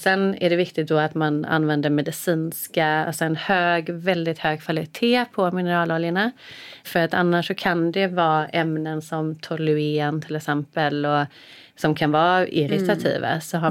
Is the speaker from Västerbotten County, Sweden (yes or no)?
no; Gothenburg, Västra Götaland County, Sweden; Jag är ju från Göteborg, va? Så jag äter ju mycket räkor